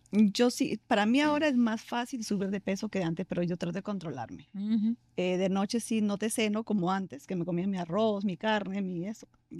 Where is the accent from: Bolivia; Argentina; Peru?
Peru; Yo soy peruana y en mi país se consume mucho la maca.